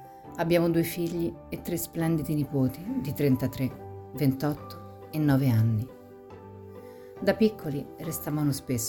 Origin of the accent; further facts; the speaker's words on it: Rome, Lazio, Italy; born there; Sono nata a Roma ben 82 anni fa